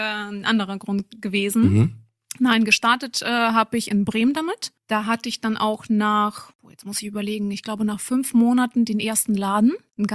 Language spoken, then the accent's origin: German; Russia; ich bin eine Russin